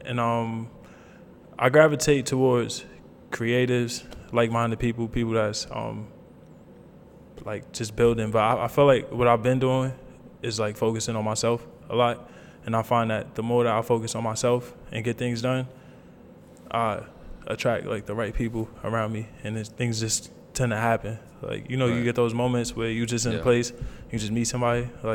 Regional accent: New York City, New York, United States; I'm from New York City. I'm an artist, entrepreneur, content creator.

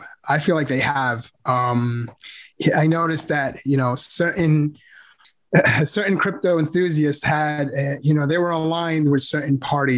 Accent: New York, United States; Okay, so I am from New York and not much to say.

